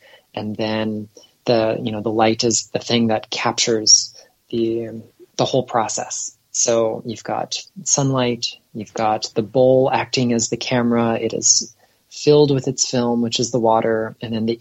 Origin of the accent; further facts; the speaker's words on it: Florida, United States; when I'd go back and forth from school to my hometown in Southeast Florida